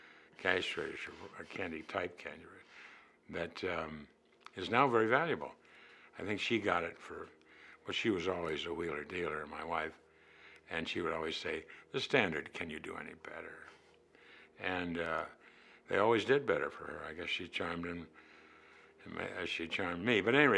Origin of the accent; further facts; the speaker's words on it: Dayton, Ohio, United States; I was born in Dayton, lived out just over from NCR